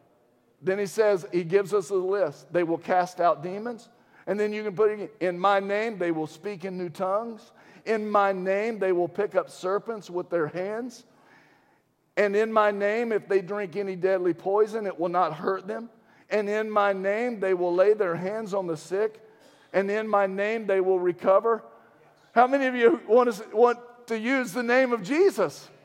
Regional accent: Virginia, United States; I grew up in Virginia.

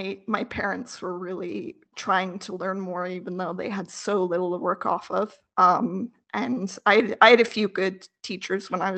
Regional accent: Canada; I grew up in Canada.

